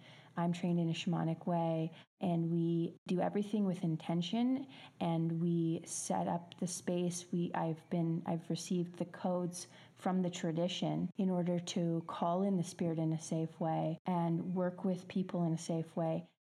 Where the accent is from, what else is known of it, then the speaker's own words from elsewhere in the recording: Canada; moved away as an adult; now in Costa Rica; I'm Canadian, and I've been living here in Costa Rica now for 10 years.